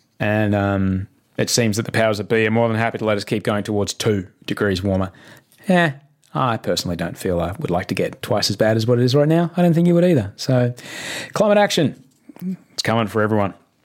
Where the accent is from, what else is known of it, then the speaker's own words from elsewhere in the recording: Brisbane, Queensland, Australia; like when I grew up in Brisbane, just the way that it was